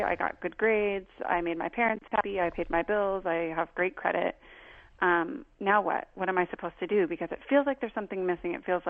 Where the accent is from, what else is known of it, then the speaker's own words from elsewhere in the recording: Portland, Oregon, United States; So I'm shopping one of my favorite neighborhoods in my hometown of Portland, Oregon, looking for a condo to buy